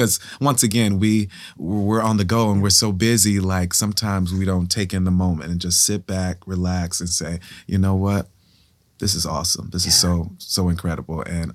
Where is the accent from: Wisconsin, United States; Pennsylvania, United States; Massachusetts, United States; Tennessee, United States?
Tennessee, United States; Memphis; This is just me. I'm a Southerner from Memphis, Tennessee, and that's all I know.